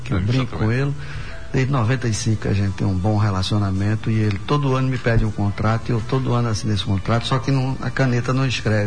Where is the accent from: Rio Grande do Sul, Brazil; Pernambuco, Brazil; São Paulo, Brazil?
Pernambuco, Brazil; Ouricuri; De onde eu sou... De onde eu nasci.